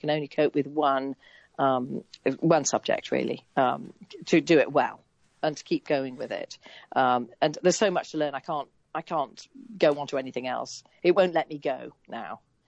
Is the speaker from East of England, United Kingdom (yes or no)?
no; Appleby, North West England, United Kingdom; the festival is in my hometown of Appleby, in the middle of nowhere in the Lake District.